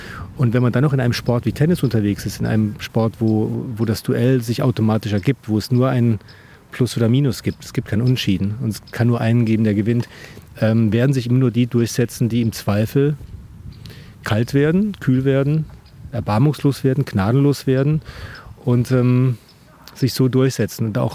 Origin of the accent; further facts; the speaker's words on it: Baden-Württemberg, Germany; ich komme aus dem Süden, aus Baden, wo ich lange Jahre Mitglied des TC Bühlertal war